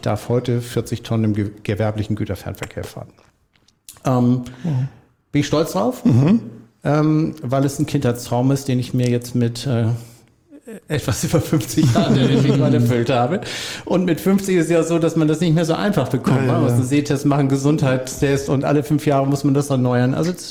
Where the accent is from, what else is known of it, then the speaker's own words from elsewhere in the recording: North Sea coast, Germany; Ich bin ein Kind der Nordseeküste, Fahrrad, Segeln, Wassersport, jeglicher Art, Bewegung, Joggen